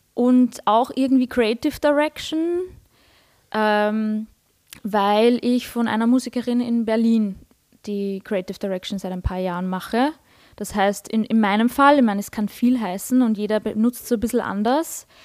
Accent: Vienna, Austria; Ich bin aus Wien.

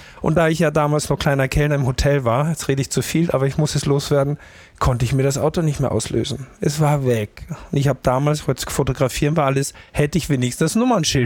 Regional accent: Austria; now in Hamburg, Germany; Ich bin Österreicher und bin hier nach Hamburg gezogen, ist 33 Jahre her.

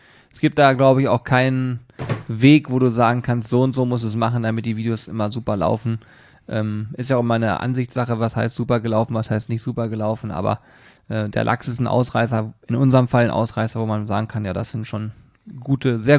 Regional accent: Hanover, Lower Saxony, Germany; ich komme aus Hannover, ich kenne mich hier ein bisschen aus

